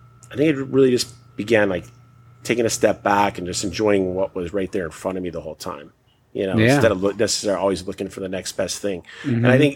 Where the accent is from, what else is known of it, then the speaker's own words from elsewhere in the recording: Midwest, United States; growing up in the Midwest, you know, drinking Miller and Keystone Lights and all that stuff.